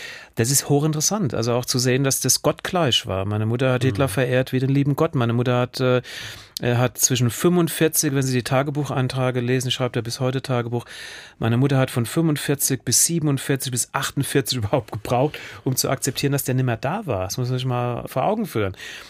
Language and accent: German; Pasadena, California, United States; Ich bin bei ihr in Pasadena aufgewachsen.